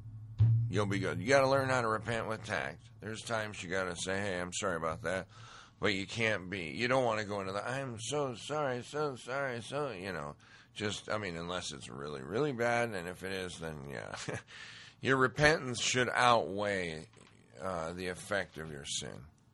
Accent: Montana, United States; You know, I grew up in Montana. went to school in Bozeman, Montana, which is beautiful now, or what is beautiful was fantastic then. I spent all my time in the mountains, my free time.

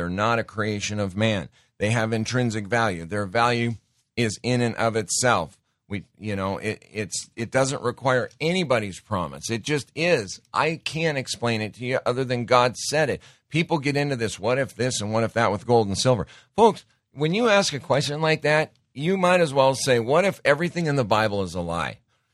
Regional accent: Montana, United States; I grew up around guns in Montana.

